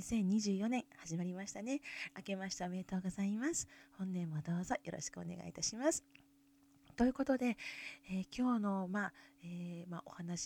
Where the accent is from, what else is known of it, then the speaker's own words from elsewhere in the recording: Kansai, Japan; 私はもともと関西出身で、母は地方の方なんですよね。